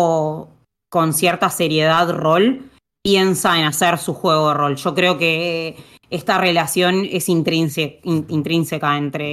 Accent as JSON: {"language": "Spanish", "country": "Argentina", "said": "soy argentina."}